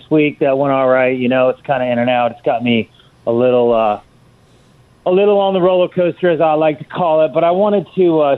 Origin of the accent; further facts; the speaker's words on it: Atlanta, Georgia, United States; Yeah, I grew up in Atlanta, and I'm curious.